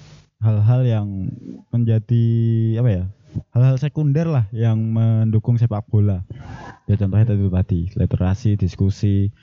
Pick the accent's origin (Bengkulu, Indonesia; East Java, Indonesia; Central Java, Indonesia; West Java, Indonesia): Central Java, Indonesia; Semarang; Saya dari Semarang.